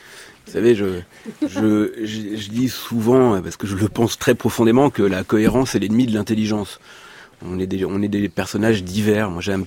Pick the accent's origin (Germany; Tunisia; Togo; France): Togo; Je suis un peu togolais également, parce que j'ai grandi au Togo, et un peu parisien, un peu berrichon